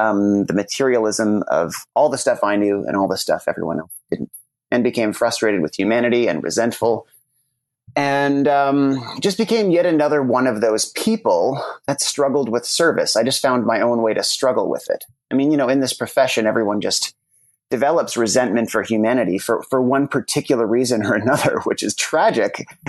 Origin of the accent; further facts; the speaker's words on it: Toronto, Ontario, Canada; I grew up in Canada. I'm from Toronto.